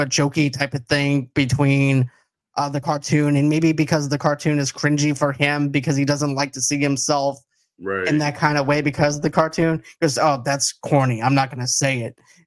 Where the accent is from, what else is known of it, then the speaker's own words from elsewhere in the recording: Boston, Massachusetts, United States; You see, I'm originally from Boston, but I do know even people from Boston also has that same thing too.